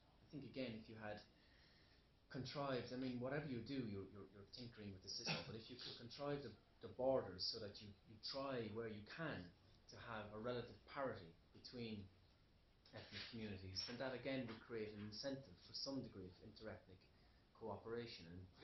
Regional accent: Limerick, Munster, Ireland; I'm from Limerick. There's only Limerick people in Limerick. You know, it isn't a multi-ethnic city

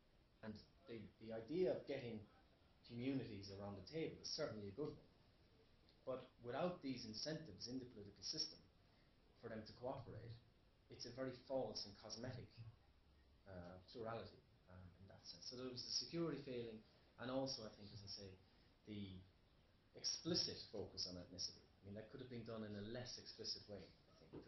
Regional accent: Limerick, Munster, Ireland; I'm from Limerick. There's only Limerick people in Limerick. You know, it isn't a multi-ethnic city

